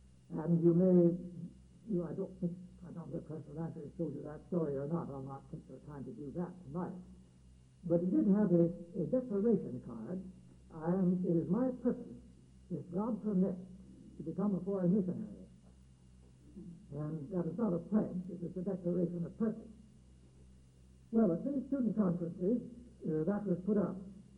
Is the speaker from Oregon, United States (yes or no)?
yes; Oregon, United States; I grew up in Oregon. I'm a Baptist by heredity, inertia, and conviction.